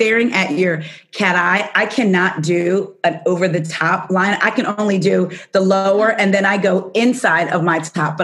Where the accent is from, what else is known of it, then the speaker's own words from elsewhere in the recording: New Jersey, United States; because I'm from Jersey, but I'm from South Jersey.